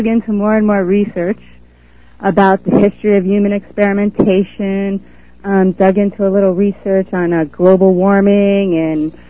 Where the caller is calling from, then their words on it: Kentucky, United States; from Kentucky.